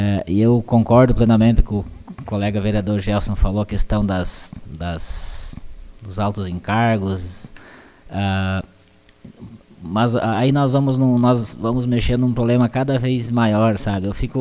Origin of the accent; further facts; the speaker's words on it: Brazil; como brasileiro, dando os jeitinhos para amaciar o que não deveria ser amaciado